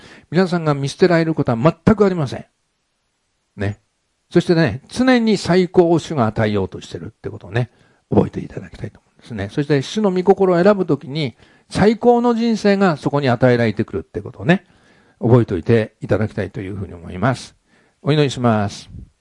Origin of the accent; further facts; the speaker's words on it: Gotanda, Tokyo, Japan; 私ね、五反田で生まれたん。ね。で、選んだわけじゃないんですね。選んだわけじゃないんだけど、五反田のですね、石瀬の石の事務所は、私の生まれたところからね、200メートルぐらいのところなの。ふるさとなんですよ。